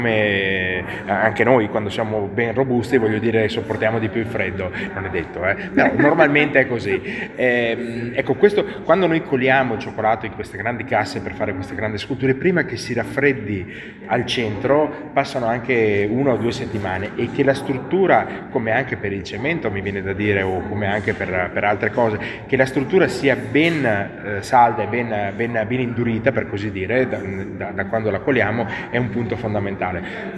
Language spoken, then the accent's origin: Italian; Veneto, Italy; io vengo dal Veneto, quindi terra del Canova